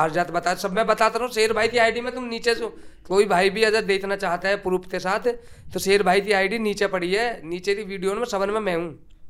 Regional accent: Noida, Uttar Pradesh, India; मंत्री भैया हम नोएडा के रहने वाले हैं जहाँ बहलोलपुर थे और यादवन तो छेत्तर पड़ता है

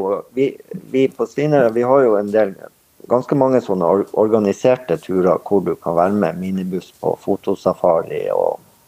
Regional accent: Kabelvåg, Nordland, Norway; Jeg er fra Kabelvåg.

